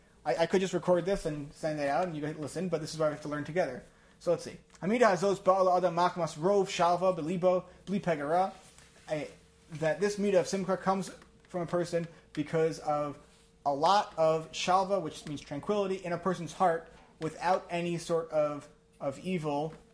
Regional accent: Livingston, New Jersey, United States; I grew up in Livingston, it's next to West Orange.

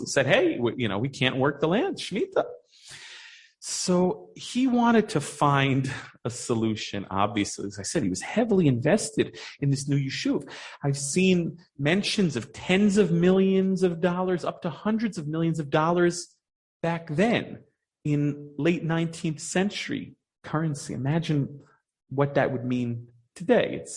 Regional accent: New Jersey, United States; I grew up in New Jersey. What do I know?

